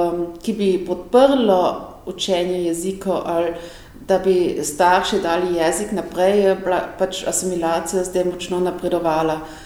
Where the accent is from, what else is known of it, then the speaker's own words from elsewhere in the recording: Styria, Austria; da sem lahko Štajerka, Avstrijka, Slovenka.